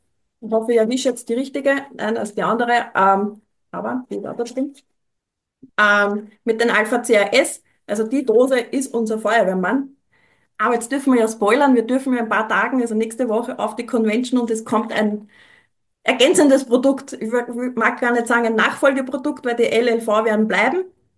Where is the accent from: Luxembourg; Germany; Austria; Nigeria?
Austria; Bei uns in Österreich sind es die Gelsen